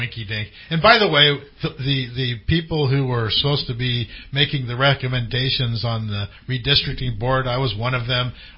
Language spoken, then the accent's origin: English; Ireland; I'm Irish, so, you know, right?